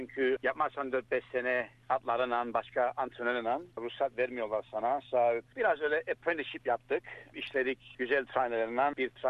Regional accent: Limassol, Limassol District, Cyprus; born there; Ben doğdum Kıbrıs'ta, Limassol'da doğdum. 1971'de, 1974'te savaş başladı.

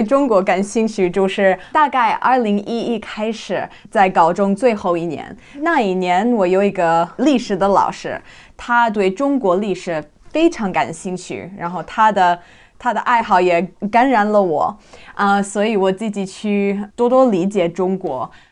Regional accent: Australia; Chinese is a second language; 我27岁，我是澳大利亚人。

